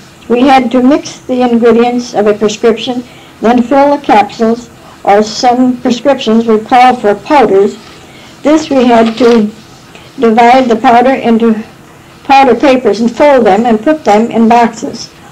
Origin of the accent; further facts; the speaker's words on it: Bloomfield Township, Michigan, United States; born there; I was born in Bloomfield Township.